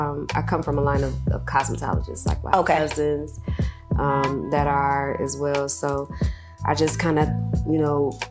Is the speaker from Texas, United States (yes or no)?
no; Peoria, Illinois, United States; now in Georgia, United States; Peoria, Illinois. Okay. Shout out P-Town. Yeah. So I moved here to Georgia in 07.